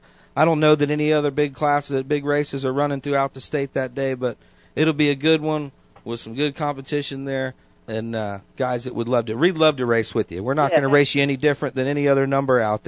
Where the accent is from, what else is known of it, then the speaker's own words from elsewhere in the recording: Zephyrhills, Florida, United States; I'm from Zephyr Hills, Florida.